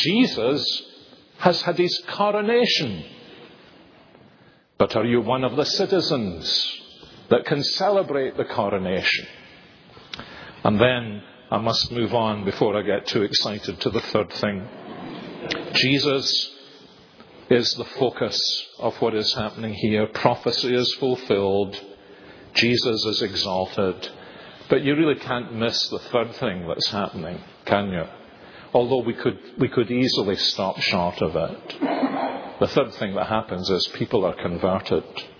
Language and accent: English; Scotland, United Kingdom; Now, of course, we're Scottish